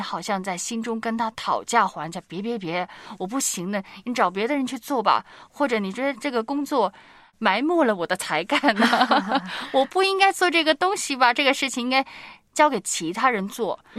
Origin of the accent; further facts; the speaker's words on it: China; 好像我们中国人有一个概念，我要报答我的大恩人。